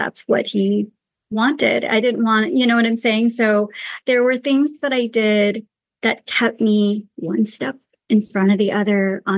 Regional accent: Pakistan; the ancient traditions I grew up with in Pakistan

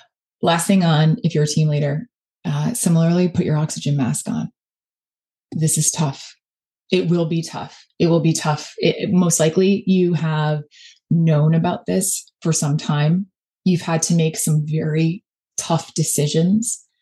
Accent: Chicago, Illinois, United States; accent: Chicago; that's my Chicago accent coming in HR

